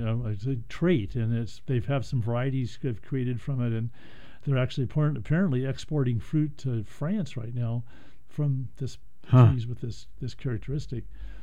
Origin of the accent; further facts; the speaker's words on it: Portland, Oregon, United States; Yeah, you know, and I remember growing up in Northeast Portland where there was one around the block from me